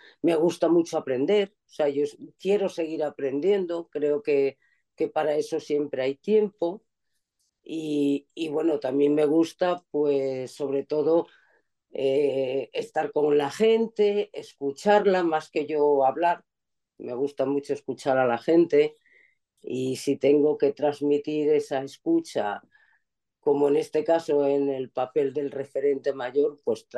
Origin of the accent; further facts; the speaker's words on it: Asturias, Spain; Yo soy de Asturias, como la mayoría de los que me conocéis sabéis, y entonces, pues bueno, tenía dos caminos, o quedarme en Madrid o volverme a Asturias